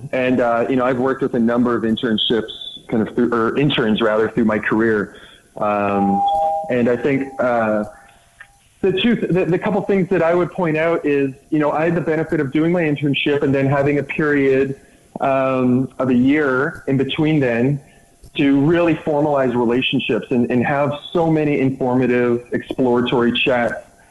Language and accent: English; Toronto, Ontario, Canada; And then, naturally, growing up in Toronto, huge fans of NFL and NBA.